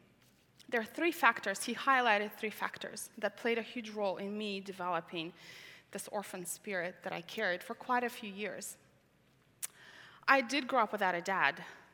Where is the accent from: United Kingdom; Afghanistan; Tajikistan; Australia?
Tajikistan; English is a second language; moved away; I have three countries in me. I don't know which country I belong. I grew up in a country called Tajikistan.